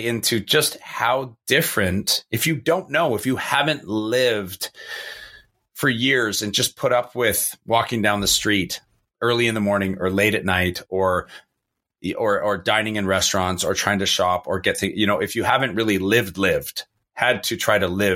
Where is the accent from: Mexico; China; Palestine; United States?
China; because I came from China, so we were talking about that as an example.